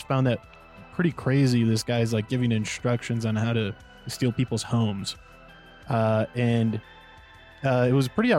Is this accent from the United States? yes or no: yes; United States; But it's just something that I think like as an American, I want people to like know about it